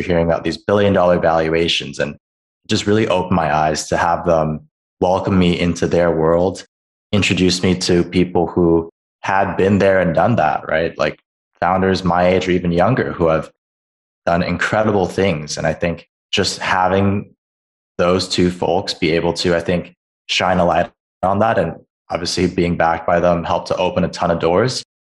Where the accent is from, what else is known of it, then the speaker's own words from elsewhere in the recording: Beijing, China; also born or lived in Hong Kong; I grew up abroad. I grew up in Beijing and Hong Kong for the most part.